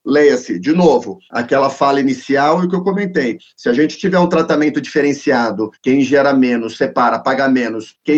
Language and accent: Portuguese; Brazil; a gente como brasileiro aqui tem que se lamentar